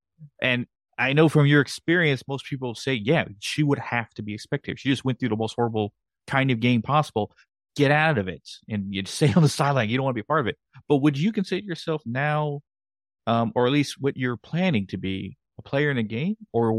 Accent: San Antonio, Texas, United States; now in North Carolina, United States; because I'm originally from Texas myself. I live in North Carolina now, originally from San Antonio, Texas.

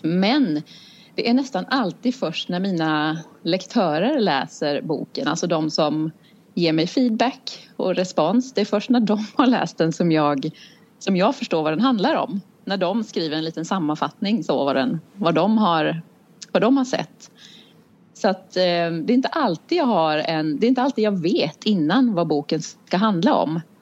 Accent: Kalmar County, Sweden; also born or lived in Stockholm / Skåne; now in Kalmar, Sweden; nu sitter jag i Kalmar ska jag säga när jag säger hit. Men jag är uppvuxen på Öland. Och jag bodde där i 18 år. Och sen har jag varit iväg. Bott i Stockholm i 12 år blev det väl. Skåne 8 år. Och sen har jag begett mig hemåt igen.

